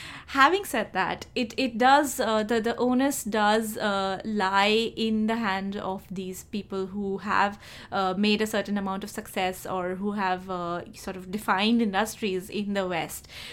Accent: India; born there; moved away; I mean, I as an Indian-born person, I do believe that the onus lies in our hands to balance it out.

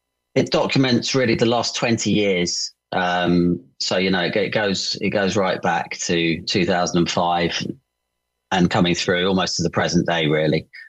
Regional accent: United Kingdom; You know, I was just being British.

